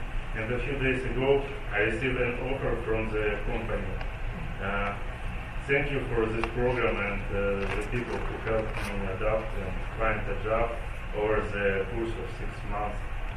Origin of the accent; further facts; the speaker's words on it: Ukraine; English is a second language; moved away as an adult; now in United States; I'm from Ukraine. I have three small children, two boys and one girl. My family and I came to America under the U4U program.